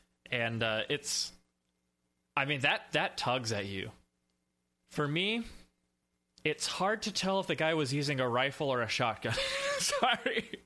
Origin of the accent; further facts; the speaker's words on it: Texas, United States; Because I grew up in South Texas. We eat deer.